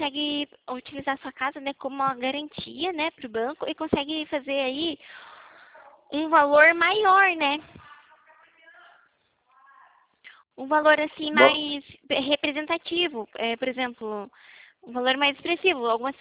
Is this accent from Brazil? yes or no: yes; São Paulo, Brazil; Eu sou do interior de São Paulo.